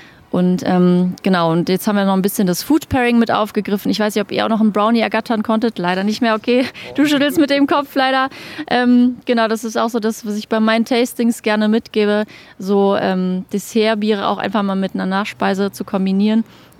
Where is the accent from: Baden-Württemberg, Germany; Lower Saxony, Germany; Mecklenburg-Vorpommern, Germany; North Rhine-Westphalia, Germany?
North Rhine-Westphalia, Germany; Mönchengladbach; Wir kommen aus Mönchengladbach, ist in der Nähe von Düsseldorf